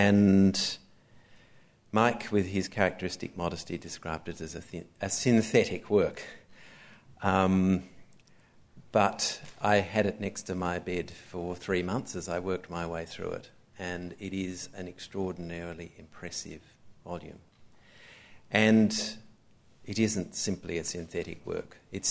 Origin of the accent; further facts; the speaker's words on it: England, United Kingdom; accent: English; now in Australia; I guess I've retained some of my English accent and I haven't retained my English passport. We are both thorough Australianists through and through